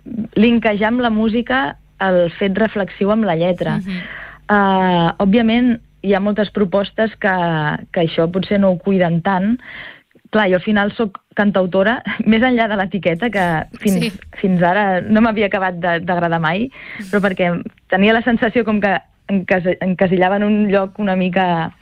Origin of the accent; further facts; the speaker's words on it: Tarragona, Catalonia, Spain; jo al final sóc de Tarragona